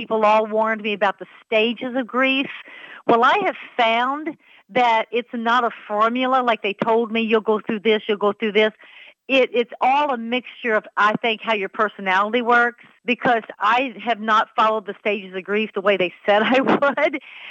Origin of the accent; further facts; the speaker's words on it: Scotland, United Kingdom; I'm a Scottish girl